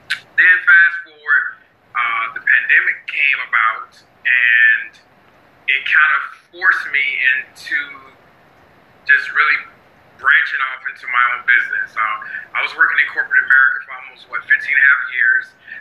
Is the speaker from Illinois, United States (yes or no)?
no; South Carolina, United States; born there; now in Atlanta, United States; I'm currently reside in Atlanta, Georgia. I was born in South Carolina, outside of Greenville.